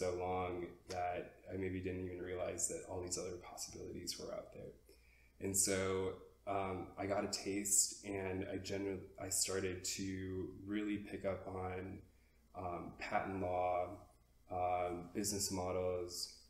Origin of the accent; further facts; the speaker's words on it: Minnesota, United States; I was like one issue I think maybe like ingrained in me as a Minnesotan.